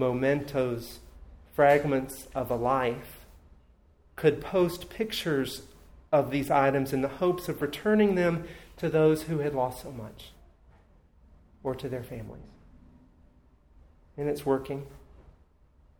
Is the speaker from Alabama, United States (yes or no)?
yes; Birmingham, Alabama, United States; as the tornado moved through my hometown of Birmingham.